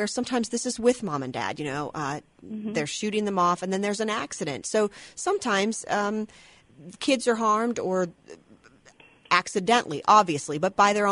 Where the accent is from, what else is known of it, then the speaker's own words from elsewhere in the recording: Iowa, United States; I grew up in Iowa, so I kind of grew up with this feeling that fireworks were unsafe because they were illegal.